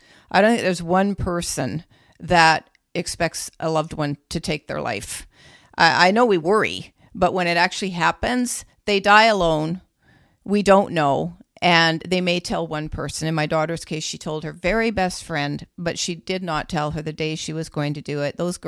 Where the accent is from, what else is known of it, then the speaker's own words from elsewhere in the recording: Canada; But in Canada, we're both Canadian.